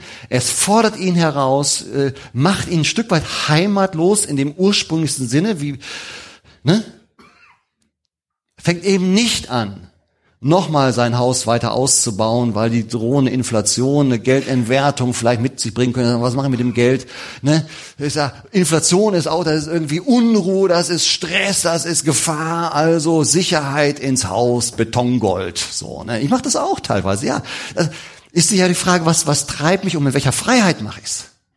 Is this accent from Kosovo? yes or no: no; Germany; Als Deutsche wissen wir das.